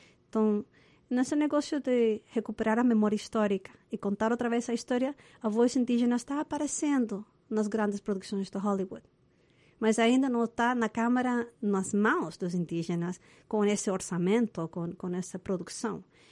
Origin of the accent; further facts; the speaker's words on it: Chile; Portuguese is a second language; eu sou chilena e lá a gente não manda muito mensagem do texto